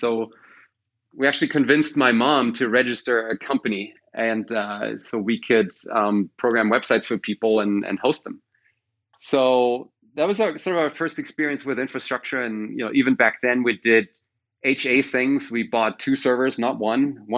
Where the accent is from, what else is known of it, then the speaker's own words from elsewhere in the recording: Germany; English is a second language; we grew up in Germany in the same town.